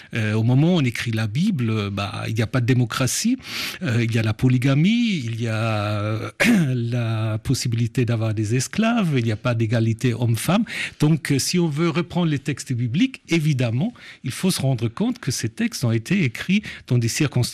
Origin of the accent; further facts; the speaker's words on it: Switzerland; also born or lived in Germany; Je suis suisse et allemand, j'ai deux passeports.